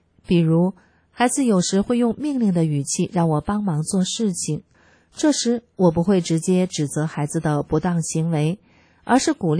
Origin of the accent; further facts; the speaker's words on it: China; 我们大陆人